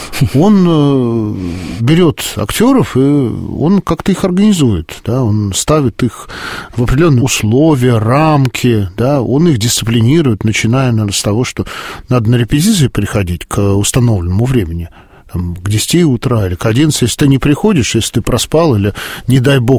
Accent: Moscow, Russia; born there; я тоже родился в Москве, но моя малая родина – это село Братовщина, там, подмосковное

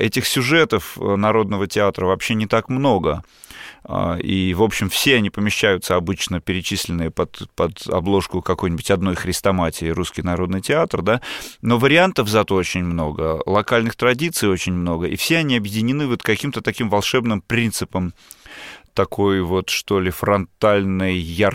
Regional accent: Saint Petersburg, Russia; В Питере, я же из Питера. Я же происхожу из другого города

